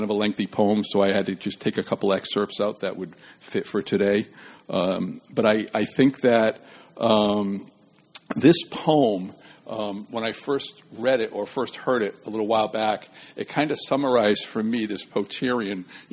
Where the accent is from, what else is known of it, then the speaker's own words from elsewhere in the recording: Pawtucket, Rhode Island, United States; I grew up in Pawtucket, and my mom and dad raised me and my brother and sister to get involved in public service.